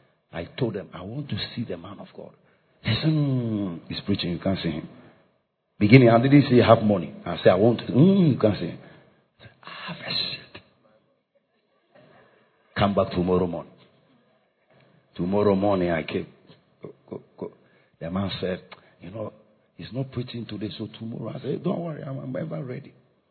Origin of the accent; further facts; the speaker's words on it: Ghana; I said, sir, I'm from Africa, Ghana, very far.